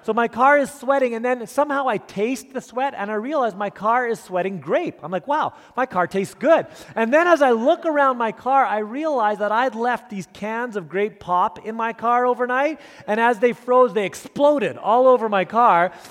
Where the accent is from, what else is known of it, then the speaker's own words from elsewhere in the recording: Elkhorn, Manitoba, Canada; when I was a young man, 16, growing up in Elkhorn, Manitoba